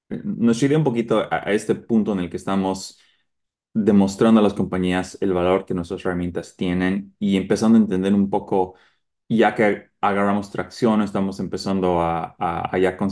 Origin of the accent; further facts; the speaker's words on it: Bolivia; yo como boliviano me gustó la idea y pensé cuál es otra entidad en esa área sudamericana de mi región que conozco y que para mí es muy personal, siendo mestizo, probablemente mitad aymara.